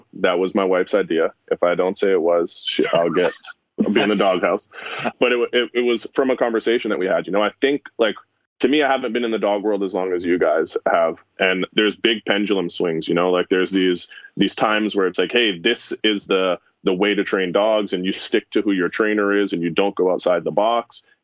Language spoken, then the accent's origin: English; Ontario, Canada; also born or lived in United States; So I'm originally from Canada, the Toronto area. So we ended up back, me and my wife moved back up here once we kind of started the business.